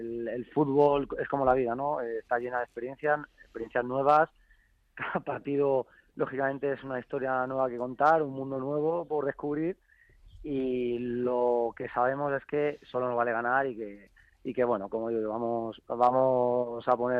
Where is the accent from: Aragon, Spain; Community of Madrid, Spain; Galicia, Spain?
Aragon, Spain; Zaragoza; yo soy de Zaragoza, pero bueno